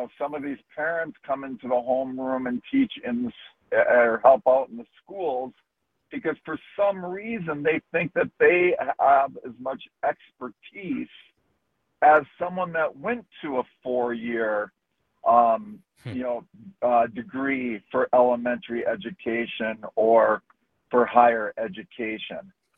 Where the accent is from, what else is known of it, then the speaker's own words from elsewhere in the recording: Wisconsin, United States; I grew up in a rural area of 2,000 people in Wisconsin